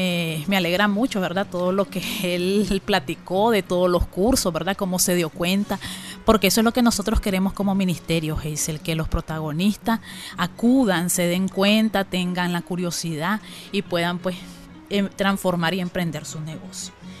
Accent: Nicaragua; nosotros como nicaragüenses

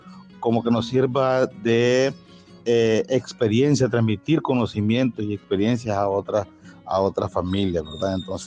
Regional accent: Nicaragua; soy del municipio de Nayinea, del departamento de Celaya Central.

